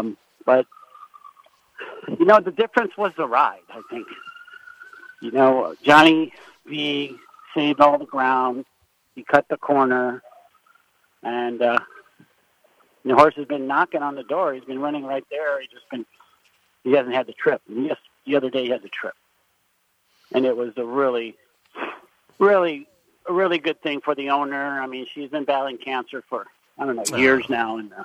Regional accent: Huntington Beach, California, United States; I was raised in California and grew up in Huntington Beach. This is my home.

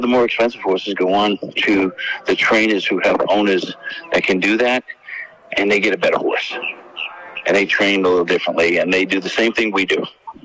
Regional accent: New York City, New York, United States; Yeah, I did. I'm a New Yorker. I'm a New York bred, and I came from the city

